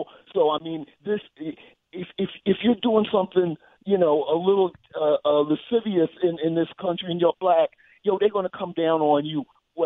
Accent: Philadelphia, Pennsylvania, United States; I'm from Philly. I'm 61

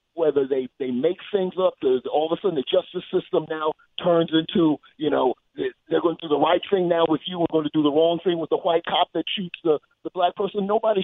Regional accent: Philadelphia, Pennsylvania, United States; I'm from Philly. I'm 61

